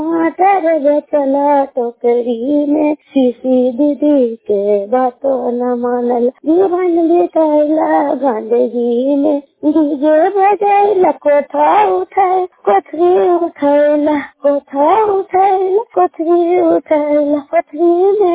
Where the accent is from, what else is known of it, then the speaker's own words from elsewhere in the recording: Sherpur, Bihar, India; मैं शेरपुर गाँव की रहने वाली हूँ।